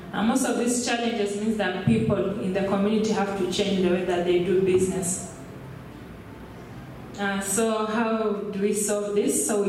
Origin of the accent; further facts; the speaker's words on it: Kenya; and I'm from Kenya